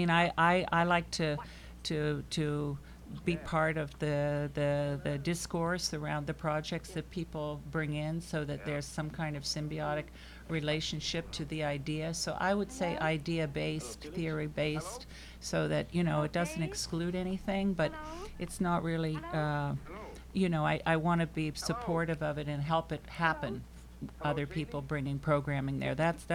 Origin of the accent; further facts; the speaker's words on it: Manhattan, New York, United States; born there; I was born in Manhattan, but I spent a lot of time moving around as a kid and came back a few times.